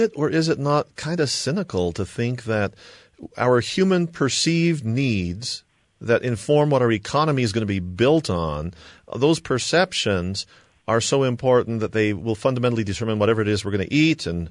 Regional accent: San Diego, California, United States; now in Salt Lake City, United States; he came up to visit me here in Salt Lake City. We're from San Diego.

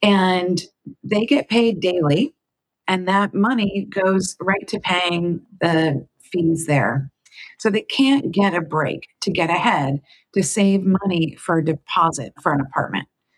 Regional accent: Washington, District of Columbia, United States; now in Atlanta, United States; And I grew up in the Washington, D.C. area, not in Atlanta. Here now in Atlanta, we belong to a synagogue

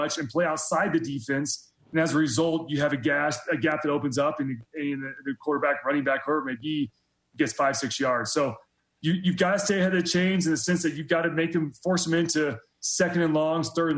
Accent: Texas, United States; I love the fact as a former, or I still count myself as a Texan.

